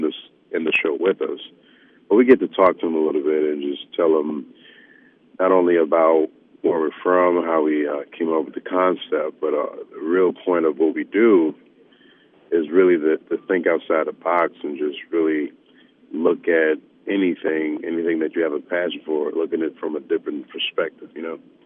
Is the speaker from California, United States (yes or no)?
no; Florida, United States; it's just something that we've always done growing up in South Florida and in high school.